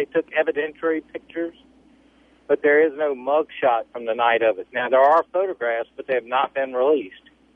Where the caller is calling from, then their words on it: Baton Rouge, Louisiana, United States; Hey, I'm calling from Baton Rouge, and I'm a block camp in my neighborhood